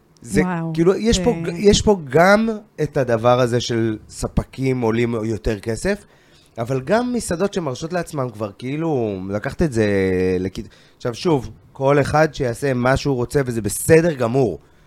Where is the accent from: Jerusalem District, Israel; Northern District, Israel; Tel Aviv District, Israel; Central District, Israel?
Tel Aviv District, Israel; Holon; אני כשגדלתי בחולון, היינו יושבים